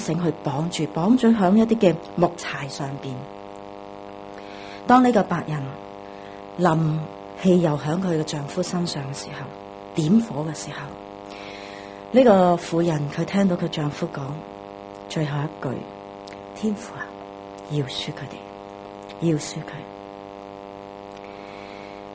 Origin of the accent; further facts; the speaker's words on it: China; 日本人怎样去对我们中国人的时候